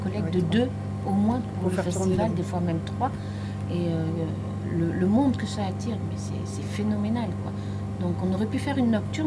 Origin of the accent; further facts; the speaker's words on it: Auvergne-Rhône-Alpes, France; Moi qui viens de l'extérieur, je venais à côté de Valence, c'est sûr que ça n'a rien à voir.